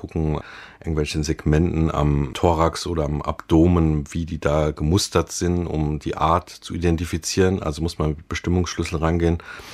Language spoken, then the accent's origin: German; Rhineland-Palatinate, Germany; Ich bin nicht weit gekommen, wie man merkt. Ne? Ich bin im Westerwald groß geworden.